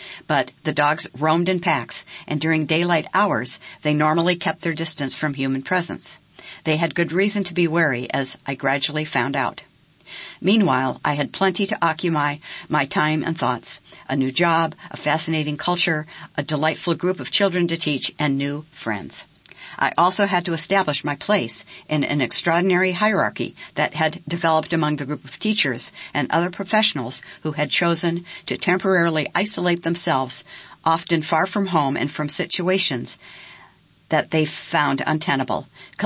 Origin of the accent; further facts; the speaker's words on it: Canada; born there; Despite being Canadian by birth, I had almost no experience or understanding of Canadian society